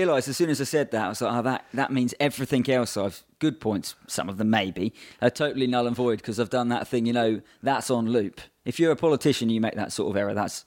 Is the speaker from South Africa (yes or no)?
no; East of England, United Kingdom; born there; And I was born in Suffolk